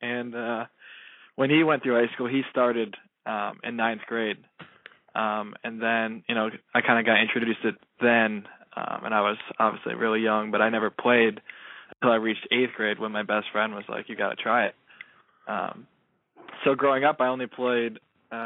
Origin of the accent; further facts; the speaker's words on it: Simsbury, Connecticut, United States; Oh, I'm from Simsbury, Connecticut, and that's actually the same town that my high school was located in.